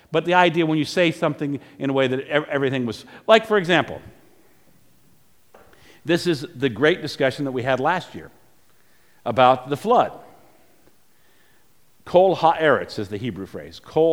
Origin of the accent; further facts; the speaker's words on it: Virginia, United States; growing up in Virginia, there did seem to be a fair number of amphibious type beasts running around